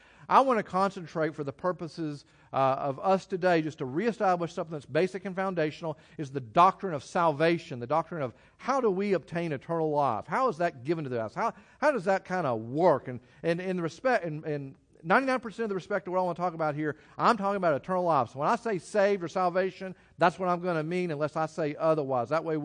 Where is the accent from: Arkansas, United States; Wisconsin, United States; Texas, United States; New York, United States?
Texas, United States; I grew up in Texas with cows.